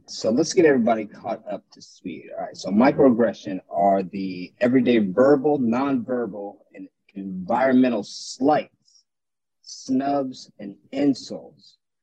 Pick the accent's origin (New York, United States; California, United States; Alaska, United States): Alaska, United States; growing up in Alaska, that's how I know everybody who's speaking on this radio.